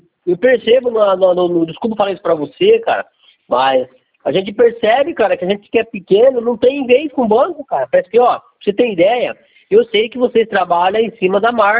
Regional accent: São Paulo, Brazil; eu sou aqui do Vale do Ribeiro

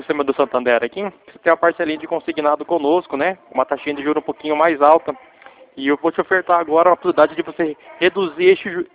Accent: Dracena, São Paulo, Brazil; eu sou aqui de Dracena, no escritório, mas eu trabalho em Lucélia. E eu fico em Lucélia e Adamantina.

